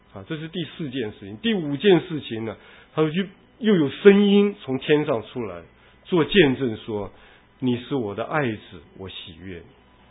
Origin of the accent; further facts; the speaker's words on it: Taiwan; moved away as an adult; now in United States; 我是从小在台湾生长，后来到美国来读书